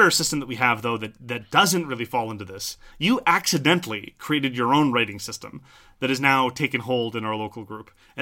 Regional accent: French Canada, Canada; I'm from French Canada.

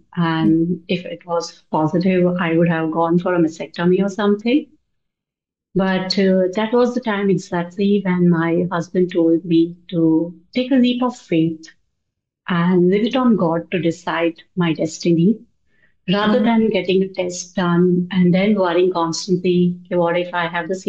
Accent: Ahmedabad, Gujarat, India; moved away as an adult; now in Bangalore, India; No, I'm basically from Ahmedabad, which is in Gujarat, which is west of India. And after I got married, I moved to Bangalore, but I have been here since almost 23 years. So yeah, I'm a Bangalorean now.

